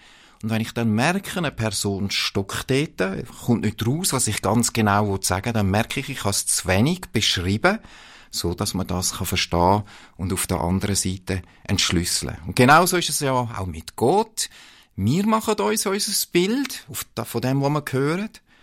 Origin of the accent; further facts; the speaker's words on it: Zurich, Switzerland; ich bin geheiratet mit Anna-Marie, meiner Frau. Wir sind im Zürcher Oberland aufgewachsen.